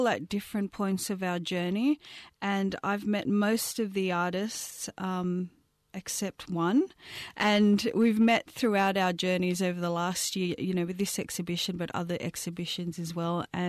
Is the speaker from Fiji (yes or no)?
yes; Fiji; born there; even though I was born in Fiji, I've been heavily involved with the Australian hip-hop scene for close to 20 years now.